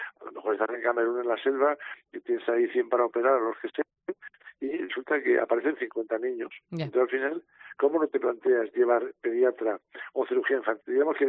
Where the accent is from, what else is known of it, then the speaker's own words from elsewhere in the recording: Region of Murcia, Spain; La mayor parte son murcianos, o somos murcianos.